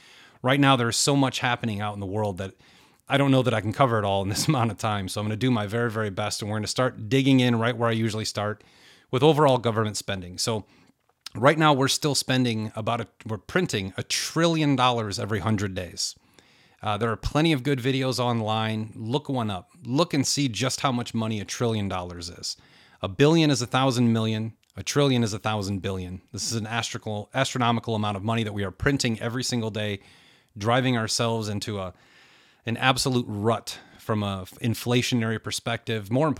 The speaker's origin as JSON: {"language": "English", "country": "United States", "said": "I am an American. I am formally a Republican. I am a true independent."}